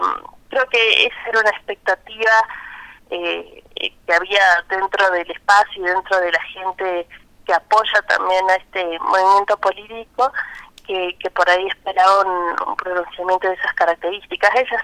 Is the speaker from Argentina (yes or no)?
yes; Argentina; no solamente como argentinos